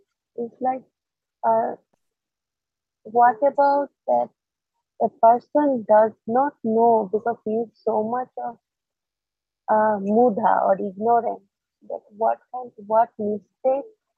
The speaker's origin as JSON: {"language": "English", "country": "Bangladesh", "said": "All I remember, my home country is Bangladesh. So when I was there"}